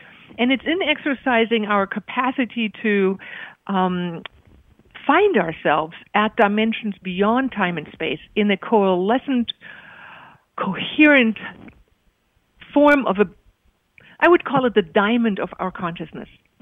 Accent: Germany; English is a second language; also born or lived in Himalayas; I'm German, so I came from Germany, grew up there. I was born in the Himalayas for 3 years. I spoke Persian, but my parents were German. After my father died, we went to Germany.

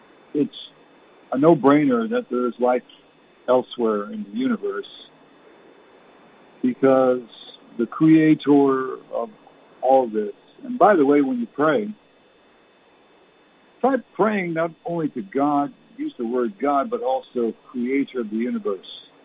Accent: Canada; Up there, I lived in Canada. Born and raised in Canada.

